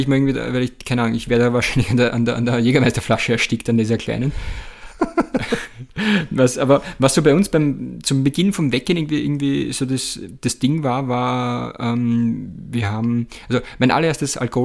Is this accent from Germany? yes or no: no; Mattersburg, Burgenland, Austria; also einem Lokal bei uns in Mattersburg damals.